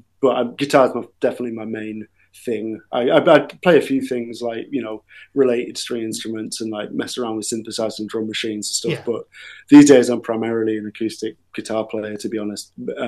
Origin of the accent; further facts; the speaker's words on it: North West England, United Kingdom; growing up in South Cumbria, there is actually, like, there's, like, a kind of traditional folk scene